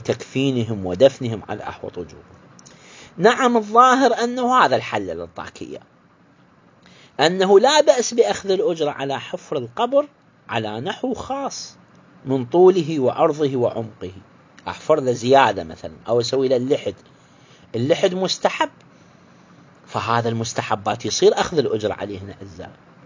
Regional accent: Iraq; الغنم والبقر وغيره عندنا بالعراق يسموه الحلال

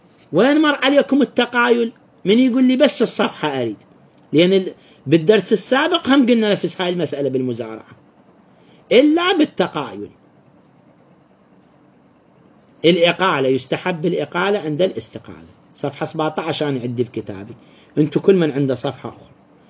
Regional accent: Iraq; فد مصطلح عندنا بالعراق، بالفرات الأوسط

